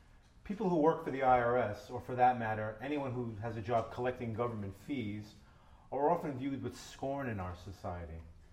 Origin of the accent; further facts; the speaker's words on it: Staten Island, New York, United States; When I was growing up in Staten Island, we had several sycamore trees on our street, and we had a very, very huge one in our backyard.